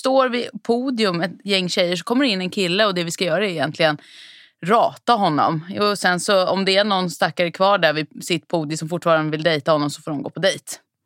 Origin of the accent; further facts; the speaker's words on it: Saltsjöbaden, Stockholm County, Sweden; Jag är uppvuxen ute i Saltsjöbaden med mamma och pappa.